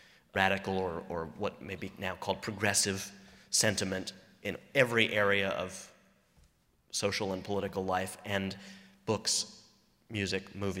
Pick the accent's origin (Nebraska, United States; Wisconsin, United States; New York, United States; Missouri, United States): New York, United States; You have to know that growing up in New York, and any of you who are from New York will know immediately what I'm talking about